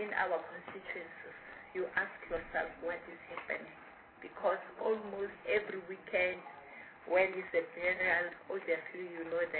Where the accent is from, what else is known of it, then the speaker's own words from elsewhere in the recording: North West, South Africa; I'm from the Northwest. It should be corrected.